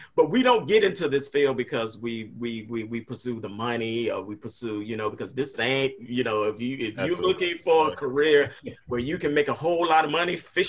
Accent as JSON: {"language": "English", "town": "Augusta", "region": "Georgia", "country": "United States", "tie": "born or raised there", "said": "So I grew up in Augusta, Georgia. It was my hometown where I went to school, both high school and college."}